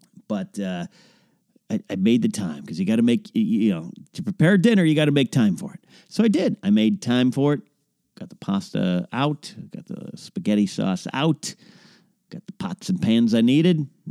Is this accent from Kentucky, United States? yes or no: no; Pismo Beach, California, United States; we're in this store up in near Pismo Beach, California, my hometown area.